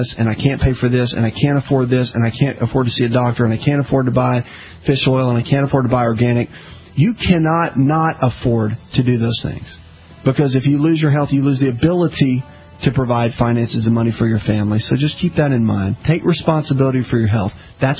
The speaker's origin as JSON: {"language": "English", "region": "the South", "country": "United States"}